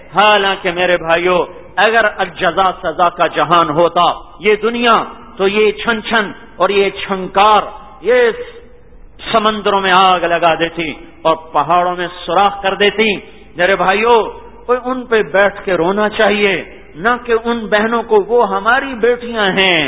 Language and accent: Urdu; Punjab, Pakistan; خانوال میرا ضلع ہے, اس کے قریب میرا گاؤں ہے